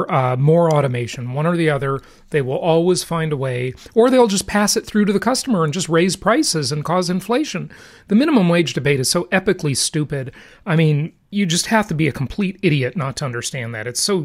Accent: Los Angeles, California, United States; when I grew up in Los Angeles and I would go, you know, all around, I lived in Mar Vista, I lived in Culver City, I lived in Santa Monica.

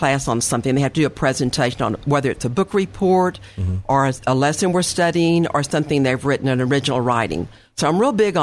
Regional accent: the South, United States; because I am from the South, I think it's important to write thank you notes.

